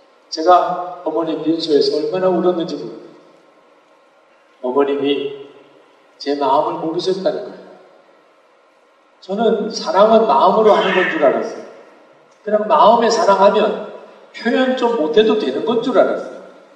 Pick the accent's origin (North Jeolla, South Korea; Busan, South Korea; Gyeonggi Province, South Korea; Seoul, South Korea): Busan, South Korea; 저는 부산에서 자랐습니다.